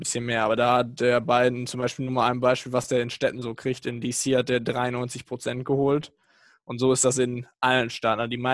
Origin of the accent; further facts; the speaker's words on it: Germany; was für mich persönlich als Deutscher überhaupt keinen Sinn ergibt